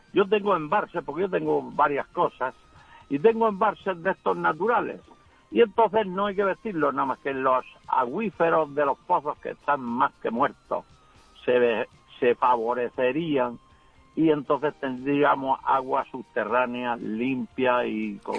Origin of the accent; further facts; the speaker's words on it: Torre Pacheco, Region of Murcia, Spain; soy de Torre Pacheco, he tenido de todo